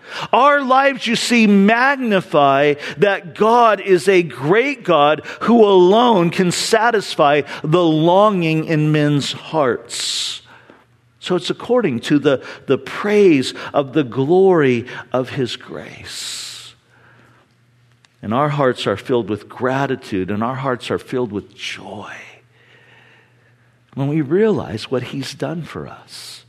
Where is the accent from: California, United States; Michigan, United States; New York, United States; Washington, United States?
California, United States; I grew up in Orange County and spent a lot of time at the beach.